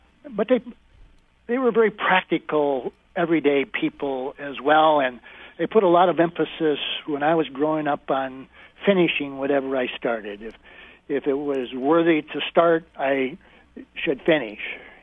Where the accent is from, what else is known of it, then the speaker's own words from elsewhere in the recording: Bay City, Michigan, United States; I grew up in Bay City, Michigan, the youngest of three children.